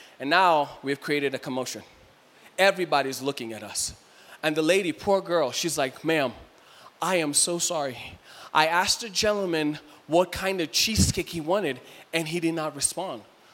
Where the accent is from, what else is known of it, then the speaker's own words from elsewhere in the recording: Kenya; accent: Kenyan; maybe she doesn't understand my Kenyan accent.